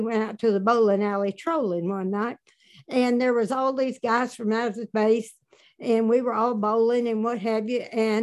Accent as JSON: {"language": "English", "region": "Arkansas", "country": "United States", "said": "I'm from Arkansas, and we have maybe 1 or 2 inches of snow on a good year."}